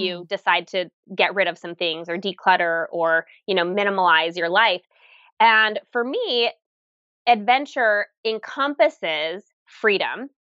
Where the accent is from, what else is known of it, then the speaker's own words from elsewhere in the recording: Utah, United States; I grew up in Utah near the mountains, and we would literally like climb to the top of mountains fairly frequently.